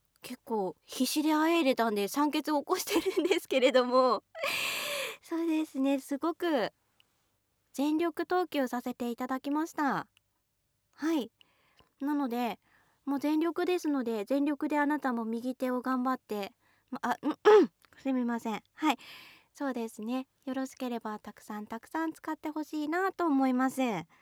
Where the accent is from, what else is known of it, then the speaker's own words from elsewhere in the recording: Fukushima, Japan; 福島出身ですが、5年間長いようで短いですが